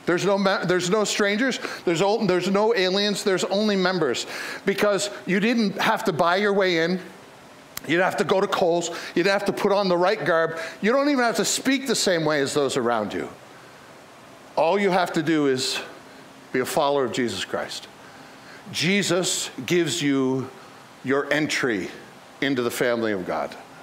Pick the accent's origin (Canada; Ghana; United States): Canada; I am a legal alien. Did you know that? I'm from Canada. I am Canadian in my citizenship. I am a legal alien.